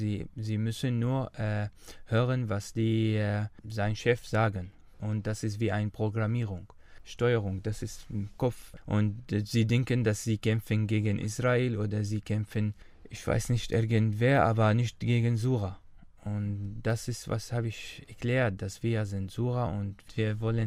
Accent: Syria; German is a second language; Wir sind keine Fremde, wir sind Syrer auch

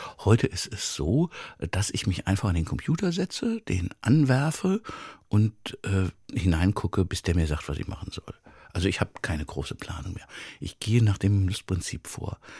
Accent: Mainz, Rhineland-Palatinate, Germany; in einer Kneipe in meiner Heimatstadt Mainz

